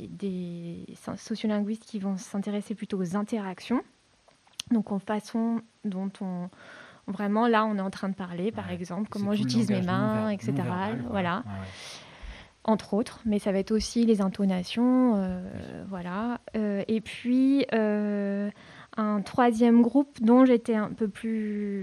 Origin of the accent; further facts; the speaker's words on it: Brittany, France; je suis originaire de Bretagne. J'ai des grands-parents qui vivaient à l'époque... en Centre-Bretagne